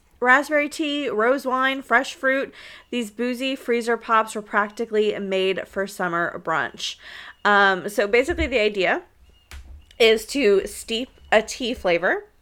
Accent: the South, United States; I'm from the South. We always drank it iced

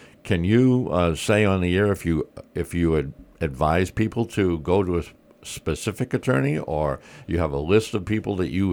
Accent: Warwick, Rhode Island, United States; You grew up in Massachusetts, and I grew up in Warwick. So there you go.

